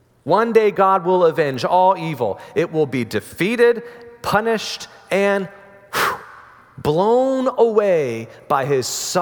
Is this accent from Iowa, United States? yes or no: no; Florida, United States; I'm from Florida, it's no big deal.